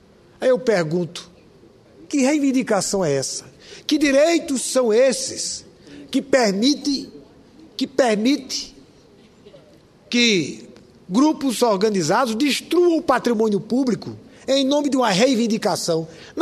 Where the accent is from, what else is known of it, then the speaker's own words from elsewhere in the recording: Natal, Rio Grande do Norte, Brazil; lá na minha cidade, lá em Natal